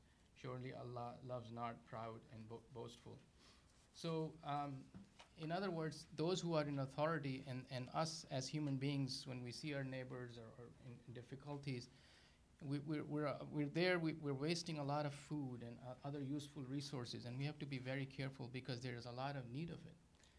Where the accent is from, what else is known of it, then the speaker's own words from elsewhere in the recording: Pakistan; now in United States; I grew up in Pakistan